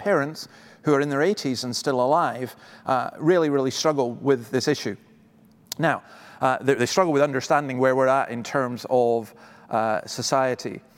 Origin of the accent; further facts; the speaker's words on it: Scotland, United Kingdom; Is my identity as a Scot? Is my identity as a male, as a man?